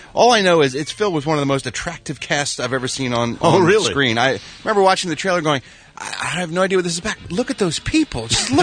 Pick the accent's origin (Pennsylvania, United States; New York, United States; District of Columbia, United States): Pennsylvania, United States; Philadelphia; moved away; And there was a major star sighting in Philadelphia, my hometown, yesterday. In fact, I have to say that there probably hasn't been a star of this caliber since I left Philadelphia.